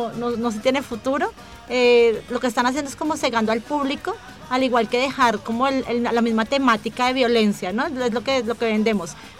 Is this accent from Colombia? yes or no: yes; Colombia; born there; Yo nací en Colombia, nací en un país latinoamericano donde vienen con unas costumbres bastante patriarcales